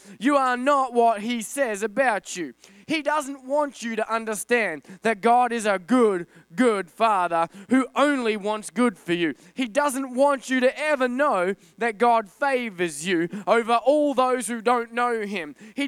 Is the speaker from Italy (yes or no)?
no; Australia; because I'm from Australia